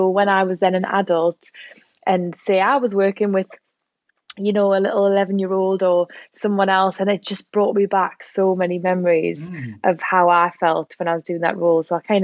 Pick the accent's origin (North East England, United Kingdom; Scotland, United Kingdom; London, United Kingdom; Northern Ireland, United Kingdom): North East England, United Kingdom; Newcastle upon Tyne; because I'm from Newcastle, I think, you know, the accent's a little bit different.